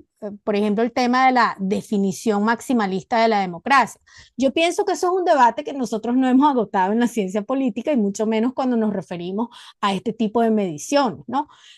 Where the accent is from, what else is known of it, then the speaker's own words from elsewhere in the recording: Venezuela; como en mi caso, soy venezolana